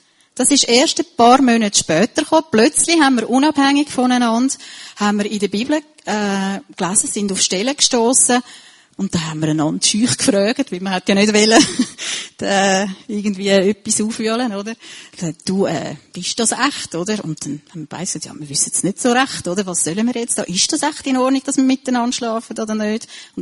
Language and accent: German; Zürich, Zurich, Switzerland; weil wir sind beide in Zürich aufgewachsen, in der Stadt Zürich